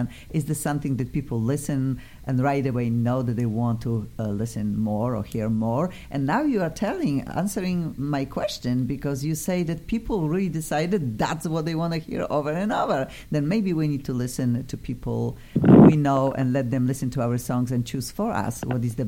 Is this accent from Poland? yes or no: yes; Poland; English is a second language; Yes, I am from Poland.